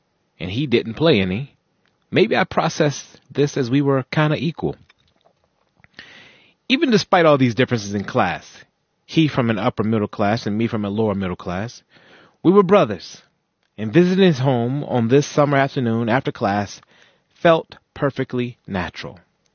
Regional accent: United States; where it wasn't about them being Zulu and me being Black American.

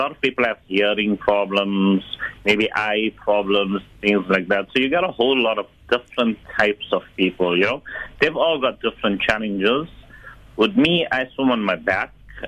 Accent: Durban, KwaZulu-Natal, South Africa; now in Pietermaritzburg, South Africa; Okay. Originally, I'm from Durban. I moved to Pietermaritzburg when I was 19 years old.

